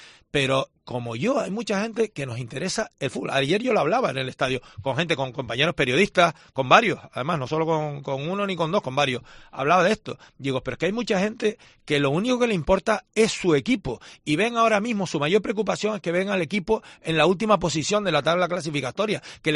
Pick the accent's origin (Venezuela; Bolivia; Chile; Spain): Spain; Garachico, Canary Islands; Yo soy de un pueblo, soy de Garachico.